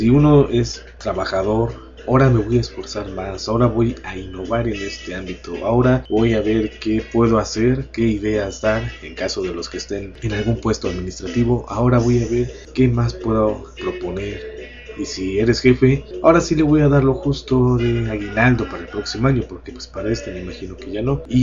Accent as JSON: {"language": "Spanish", "region": "Puebla", "country": "Mexico", "said": "algunos de ustedes saben que soy de Puebla"}